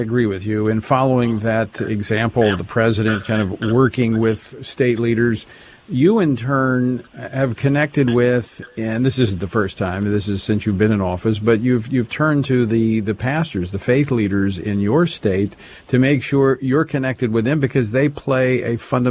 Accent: Louisiana, United States; having gone in Louisiana, my home state, gone through a number of natural disasters

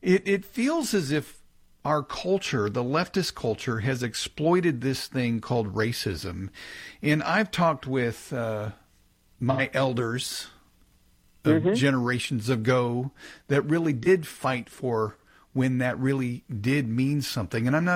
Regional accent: Kansas City, United States; You know, I grew up in Kansas City. I grew up in the 60s and 70s in race riots.

